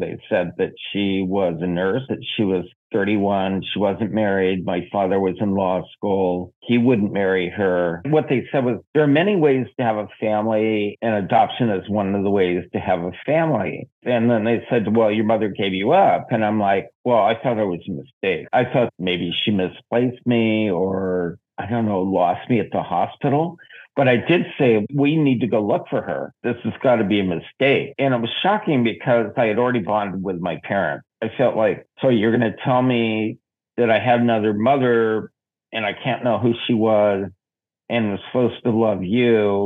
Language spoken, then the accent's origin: English; San Diego, California, United States; also born or lived in San Francisco; No, I grew up in San Diego. Shortly after I turned 18, I moved to San Francisco.